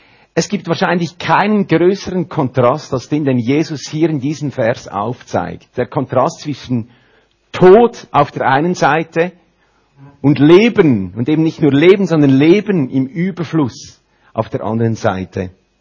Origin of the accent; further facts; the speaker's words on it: Olten, Solothurn, Switzerland; now in Uri, Switzerland; Ich bin im Mittelland aufgewachsen, Region Olten. Wir sind verheiratet, meine Frau und ich, seit 11 Jahren. Wir haben 3 Kinder und wir wohnen seit 7 Jahren im schönen Kanton Uri.